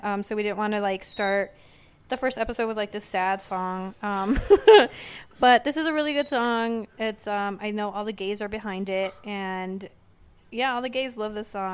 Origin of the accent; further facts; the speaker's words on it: Texas, United States; We're both from Texas, but so very far away from each other.